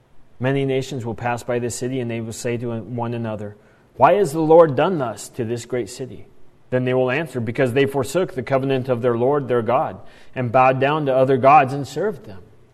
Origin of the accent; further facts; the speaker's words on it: Spokane, Washington, United States; I grew up in Spokane, Washington.